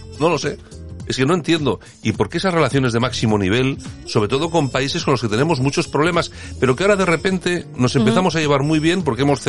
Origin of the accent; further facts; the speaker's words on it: Spain; aquellos que nos consideramos españoles.